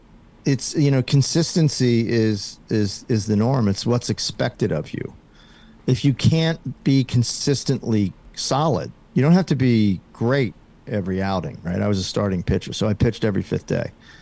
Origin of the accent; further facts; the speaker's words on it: Haddonfield, New Jersey, United States; before my parents moved everybody over to South Jersey. So I grew up in Haddonfield